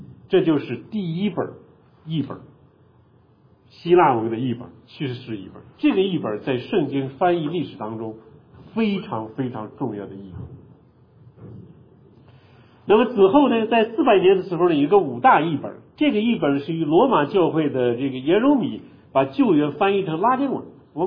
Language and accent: Chinese; China; 所以我们中国人的教科书就说五四运动是新文化的先驱